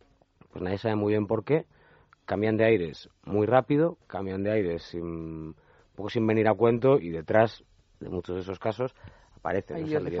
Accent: Pontevedra, Galicia, Spain; nosotros somos de Pontevedra.

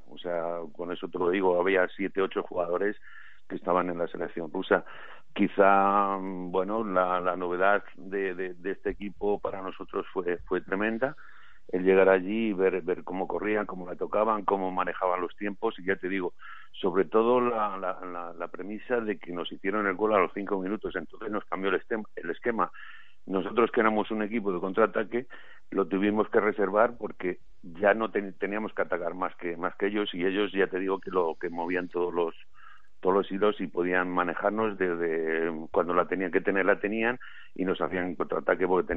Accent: Madrid, Community of Madrid, Spain; Soy de Madrid, ¿no?

